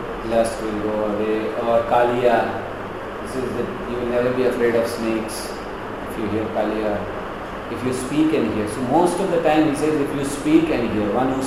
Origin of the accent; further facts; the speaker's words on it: India; because we being Indian, we could easily understand what Prabhupada is saying